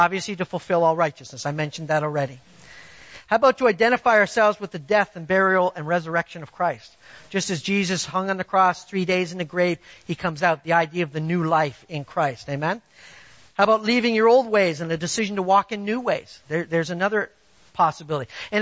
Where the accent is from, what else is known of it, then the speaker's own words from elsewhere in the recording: Canada; now in United States; I'm an American now, all right? I was a Canadian. Now I have my American citizenship.